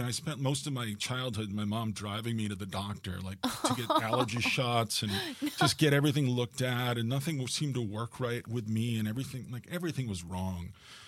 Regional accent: New York, United States; You know, I'm from New York.

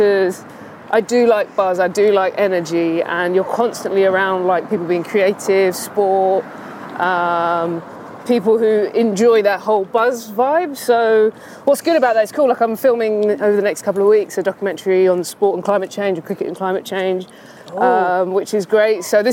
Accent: London, United Kingdom; I grew up in South London, not too far from here

